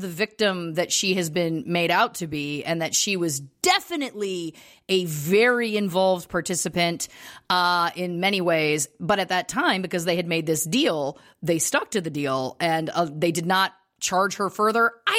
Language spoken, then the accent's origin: English; Canada; this is obviously both of us growing up in Canada.